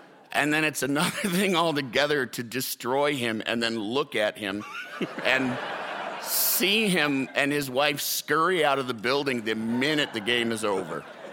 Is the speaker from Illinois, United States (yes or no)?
yes; Illinois, United States; Illinois. I'm from Illinois.